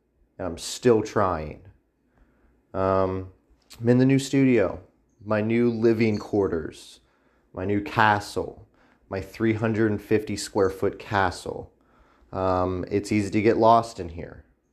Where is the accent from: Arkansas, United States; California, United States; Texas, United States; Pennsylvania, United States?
Pennsylvania, United States; Exciting news this week out of my home state, Pennsylvania.